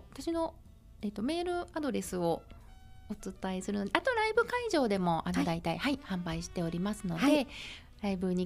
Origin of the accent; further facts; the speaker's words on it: Ichinomiya, Aichi, Japan; 4月が実は出身が愛知県なんですけれども、地元に帰りまして愛知県の一宮市というところが私のふるさとなんですけどね